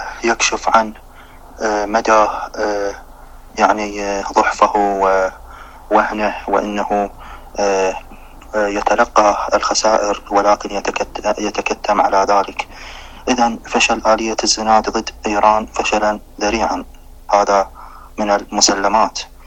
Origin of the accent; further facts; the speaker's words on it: Iraq; وهذا شيء مؤسف على المسؤولين عندنا بالعراق.